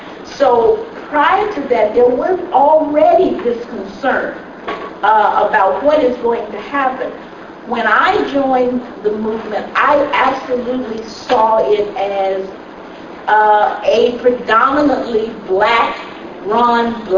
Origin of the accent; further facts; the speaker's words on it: Memphis, Tennessee, United States; I mean, I'm from Memphis, Tennessee, and as we used to say, the main street of the Mississippi Delta began, I mean, the Mississippi Delta began on the main street of Memphis, Tennessee.